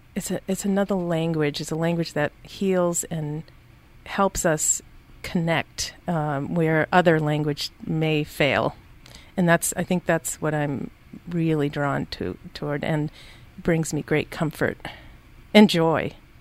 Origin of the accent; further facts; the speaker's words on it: Massachusetts, United States; born there; also born or lived in New Hampshire; Actually, I was born in Massachusetts and then spent my summers in New Hampshire, up in the Lakes region at a girls' camp